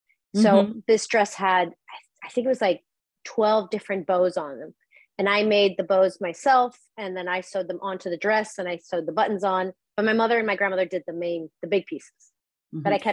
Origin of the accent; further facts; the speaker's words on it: Venezuela; I'm originally from Venezuela, but I didn't grow up there. I grew up everywhere because my dad worked for an American company, for the international part of an American company. So we moved around a lot. I lived in so many countries.